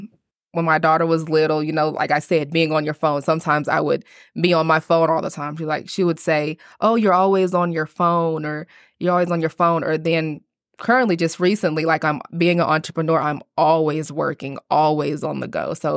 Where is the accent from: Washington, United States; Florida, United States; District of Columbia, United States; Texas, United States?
Texas, United States; Abilene; I was born and raised here in Abilene.